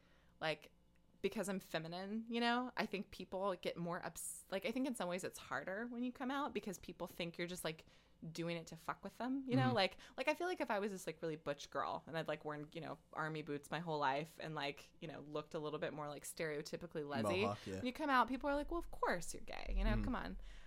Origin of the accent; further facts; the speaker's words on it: Farmers Branch, Texas, United States; growing up in Farmers Branch, Texas.